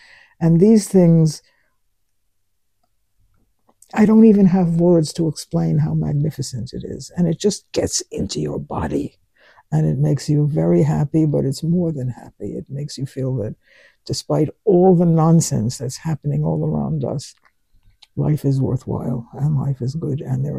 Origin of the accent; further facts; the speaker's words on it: New York, United States; accent: New York; Honey, I'm an American. We talk different. I've been here 40 years, and I still talk like New York.